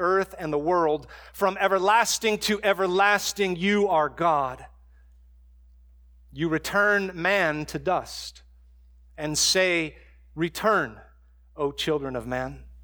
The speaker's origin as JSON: {"language": "English", "town": "San Diego", "region": "California", "country": "United States", "tie": "born or raised there", "said": "I never surfed, even though I grew up in San Diego."}